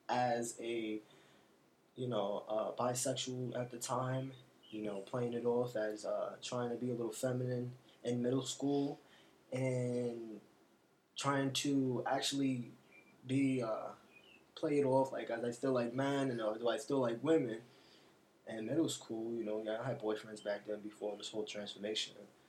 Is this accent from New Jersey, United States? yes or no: yes; Jersey City, New Jersey, United States; Okay, well, I'm originally from Jersey City. I was born in a bad neighborhood.